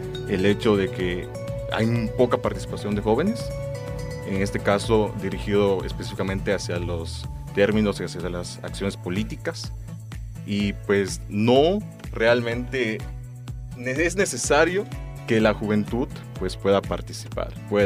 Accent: Campeche, Mexico; estoy aquí en la ciudad de Campeche porque estoy estudiando, pero yo quiero regresar a mi pueblo, quiero trabajar para mi pueblo y para mi municipio, en este caso es Chapoto

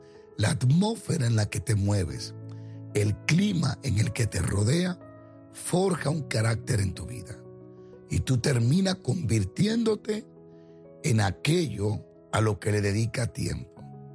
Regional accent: Dominican Republic; En mi país, de donde yo vengo, República Dominicana

